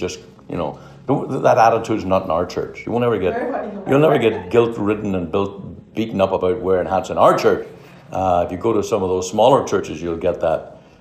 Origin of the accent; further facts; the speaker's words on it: Canada; But then, of course, we're Canadian and there's Americans who really don't want to be British.